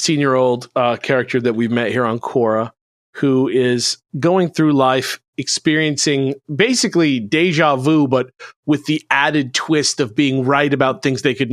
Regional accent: California, United States; I'm from California, so I really know.

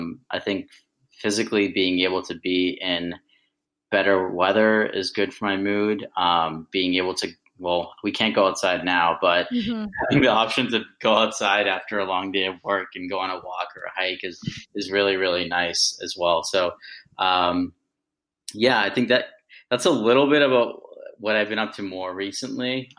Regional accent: Northeast, United States; So kind of growing up in the Northeast, there was a lot of, it was nice and the education system was great

